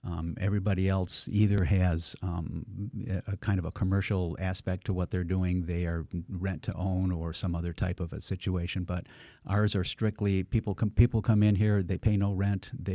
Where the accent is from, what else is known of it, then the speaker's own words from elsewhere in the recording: Detroit, Michigan, United States; I was born and raised in Detroit, moved out and came back when it came time to come back home.